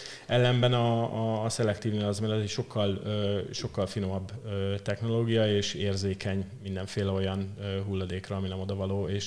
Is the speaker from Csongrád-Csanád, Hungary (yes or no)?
no; Székesfehérvár, Fejér, Hungary; born there; Fehérváron születtem.